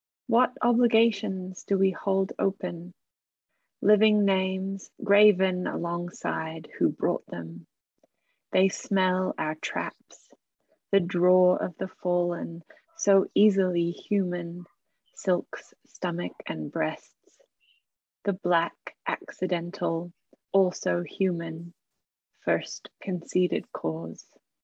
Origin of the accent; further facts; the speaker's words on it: New Zealand; now in Melbourne, Australia; I'm from Aotearoa and so-called Australia, and recording this on the Wurundjeri country of the Kulin Nation in Nam in Melbourne.